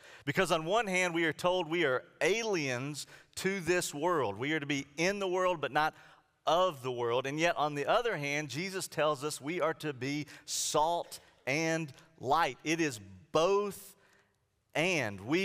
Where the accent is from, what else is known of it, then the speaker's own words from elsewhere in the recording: Alabama, United States; I know for me, growing up in Alabama, for baseball, I was an Atlanta Braves fan. And when I moved to Texas, the first time when we lived in Fort Worth, I picked up the Texas Rangers.